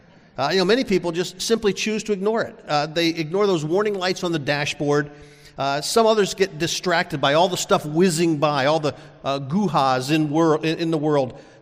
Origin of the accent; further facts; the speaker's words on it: Bloomsburg, Pennsylvania, United States; I grew up in this greater area. I grew up just outside Bloomsburg. My mother was from Wilkes-Barre.